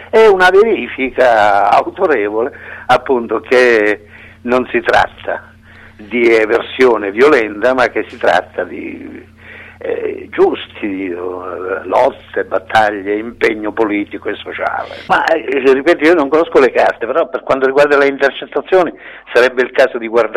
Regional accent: Castrovillari, Calabria, Italy; è la mia terra, io sono di quelle parti, sono di Castrovillari

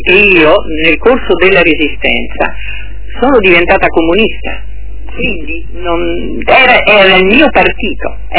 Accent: Venice, Veneto, Italy; now in Rome, Italy; io sono veneziana, anche se adesso vivo a Roma da moltissimi anni

